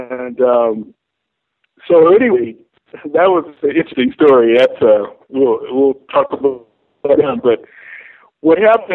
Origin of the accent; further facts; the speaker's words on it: Little Rock, Arkansas, United States; born there; You know, I was born in Little Rock, had a childhood sweetheart.